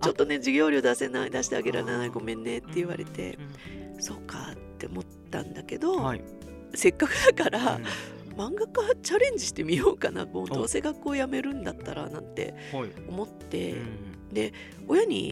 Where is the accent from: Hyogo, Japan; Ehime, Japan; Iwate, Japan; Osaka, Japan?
Ehime, Japan; Matsuyama; 私愛媛県松山市出身なんですけど、地方都市で娘ですよ